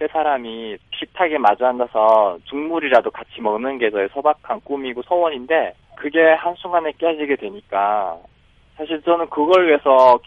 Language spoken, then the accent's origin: Korean; North Korea